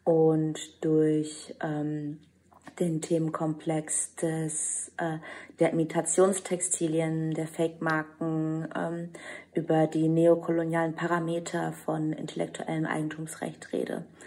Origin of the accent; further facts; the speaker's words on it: Albania; German is a second language; in meinem Heimatland Albanien entstanden ist